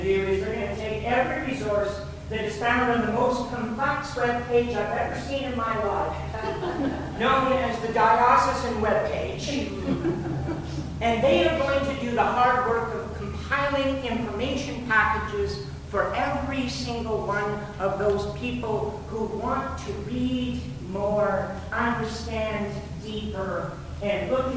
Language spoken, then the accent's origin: English; Simcoe, Ontario, Canada; And I'm from Simcoe, so I gotta tell you.